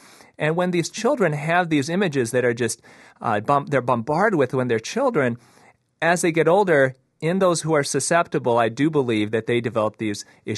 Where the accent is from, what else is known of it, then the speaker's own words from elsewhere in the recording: United States; born there; I was born here in the States, but my parents are Korean. They're from South Korea.